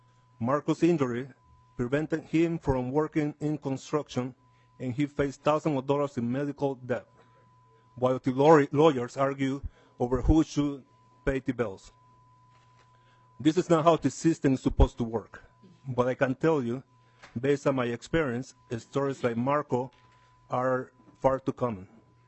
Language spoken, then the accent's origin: English; Panama; English is a second language; moved away as an adult; now in Hugo, United States; I'm originally from Panama, and my wife is from Minnesota, and we now live in Hugo.